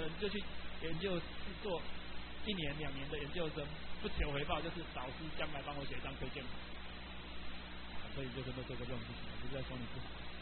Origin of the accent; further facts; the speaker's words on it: Taiwan; 我们台湾人感受都很清楚